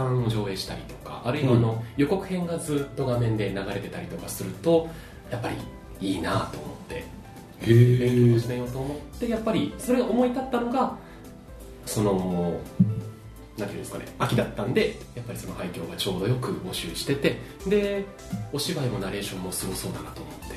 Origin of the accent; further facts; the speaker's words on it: Sapporo, Hokkaido, Japan; moved away; 僕も、もともと出身が北海道札幌なんですけど、で、まあ、こっちにちょっとやりたいことを探しに出てきてて